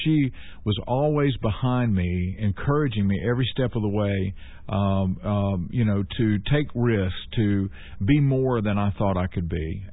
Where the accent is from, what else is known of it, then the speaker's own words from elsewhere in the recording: Ellenboro, North Carolina, United States; also born or lived in Shelby / Spindale; I was born in Shelby, North Carolina. Back then it was called Cleveland County Hospital. And my parents very quickly moved to Spindale, North Carolina. And then we moved again when I was 18 months old to a small farming community called Ellenboro. And I was raised there.